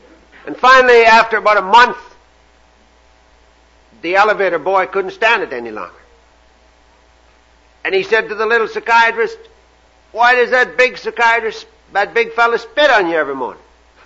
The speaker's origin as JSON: {"language": "English", "country": "Canada", "said": "But I'm your Canadian speaker, and I guess I better get on with it."}